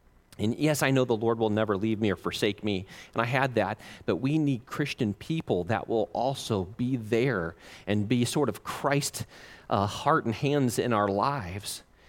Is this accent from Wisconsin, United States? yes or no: no; Ohio, United States; they were from Michigan, and I'm from Ohio.